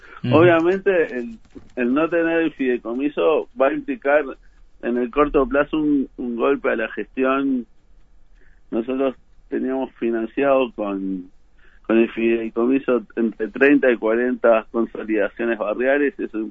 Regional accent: Las Piedras, Canelones, Uruguay; Yo soy de Las Piedras, y en Las Piedras ya está funcionando un ómnibus eléctrico

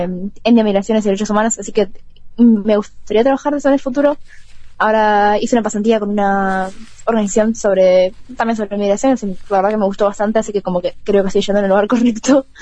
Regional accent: Uruguay; yo soy uruguaya

